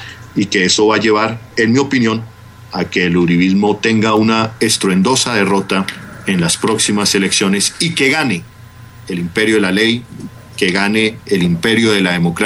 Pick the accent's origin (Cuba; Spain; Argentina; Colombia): Colombia; como colombiano que ha recorrido el mundo, que ha visto la situación de decenas de compatriotas en diferentes partes del mundo